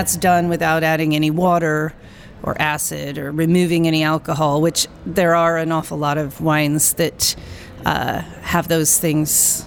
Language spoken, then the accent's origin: English; Napa Valley, California, United States; Well, I was saying I grew up in the Napa Valley, and my parents grew up in the Napa Valley.